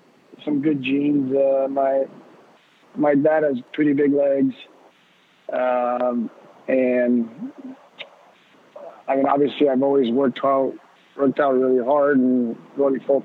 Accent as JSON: {"language": "English", "town": "Laval", "region": "Quebec", "country": "Canada", "tie": "born or raised there", "said": "Well, obviously growing up, I grew up in Laval"}